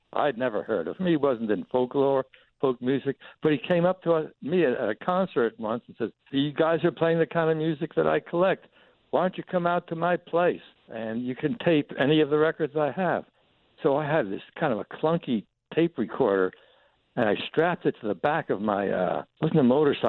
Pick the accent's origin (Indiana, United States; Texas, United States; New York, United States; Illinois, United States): New York, United States; New York City; I grew up in Queens.